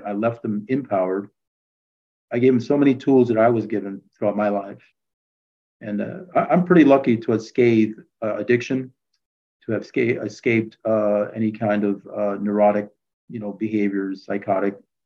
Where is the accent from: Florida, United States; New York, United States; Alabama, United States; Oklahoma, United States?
New York, United States; I'm lucky that I did this because I grew up in New York in the 70s.